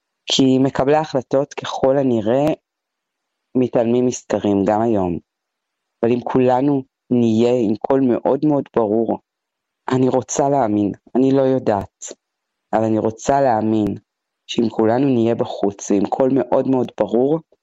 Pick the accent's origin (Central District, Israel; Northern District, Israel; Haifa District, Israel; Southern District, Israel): Southern District, Israel; Sderot; נולדתי, גדלתי בסדרות, כל חיי אני באזור הזה.